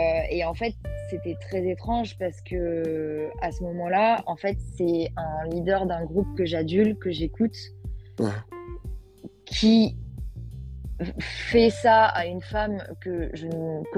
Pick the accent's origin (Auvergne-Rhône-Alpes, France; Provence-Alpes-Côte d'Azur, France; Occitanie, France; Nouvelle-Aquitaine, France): Nouvelle-Aquitaine, France; Bordeaux; j'ai grandi à Bordeaux.